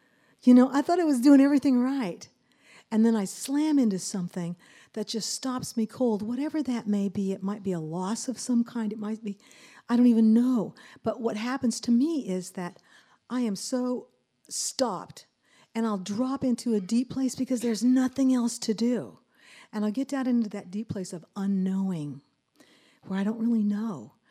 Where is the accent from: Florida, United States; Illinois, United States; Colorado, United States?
Colorado, United States; We're from Colorado. You're from California. We're from Colorado.